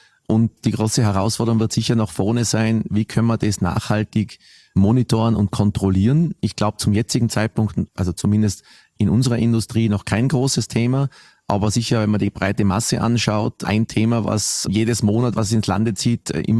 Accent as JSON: {"language": "German", "country": "Austria", "said": "für mich als Österreicher würde ich mir … wünschen."}